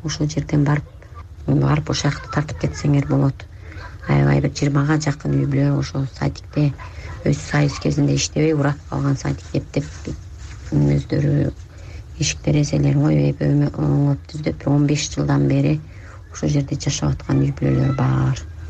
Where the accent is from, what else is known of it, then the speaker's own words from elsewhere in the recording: Pamir, Afghanistan; now in Kara-Balta, Kyrgyzstan; Мен этникалык кыргызмын, памирлик кыргыздарданмын да. Кара Балтадан биздин жердештер өтө көп.